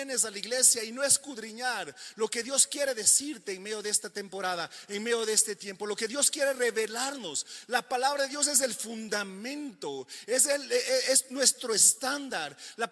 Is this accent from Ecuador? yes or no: yes; Ecuador; como ecuatorianos en este lugar, como ciudadanos residentes con la capacidad de elegir una autoridad